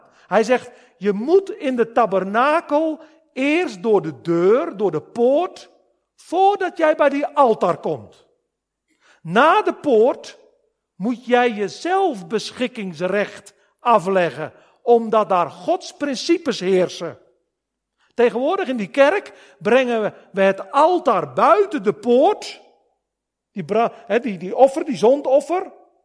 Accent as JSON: {"language": "Dutch", "country": "Netherlands", "lives_now": "South Africa", "said": "Oh, als Hollanders, wij genieten bijen van die braai in Zuid-Afrika. Wij hebben dat in Holland niet."}